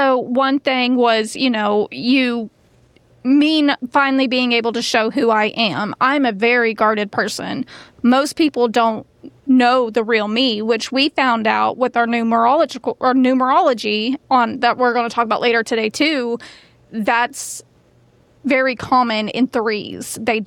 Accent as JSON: {"language": "English", "region": "Texas", "country": "United States", "said": "We're from Texas, and we came here for this"}